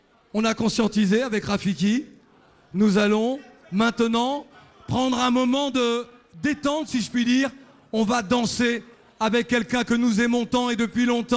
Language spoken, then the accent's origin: French; Central African Republic; comme je suis centrafricain, c'est écrit sur mon t-shirt